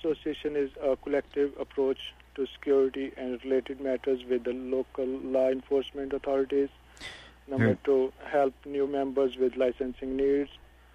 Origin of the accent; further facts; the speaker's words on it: Pakistan; I'm from Pakistan.